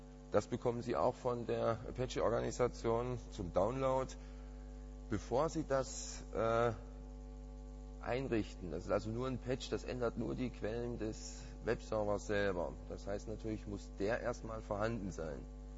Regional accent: Thuringia, Germany; Wir sind hier Deutschland. Dann der Staat oder die Provinz. Ich komme aus Thüringen.

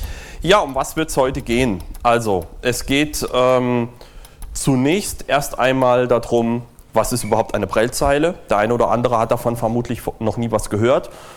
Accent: Berlin, Germany; Ich komme aus Berlin, bin dort in der Linux User Group Berlin tätig

